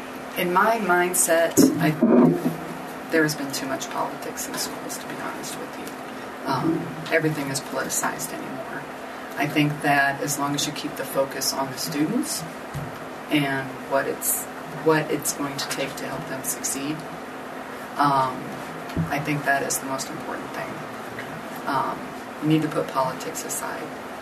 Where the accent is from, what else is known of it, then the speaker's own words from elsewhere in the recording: Nebraska, United States; Well, born and raised in Nebraska. Don't hold it against me. I'm a Cornhusker.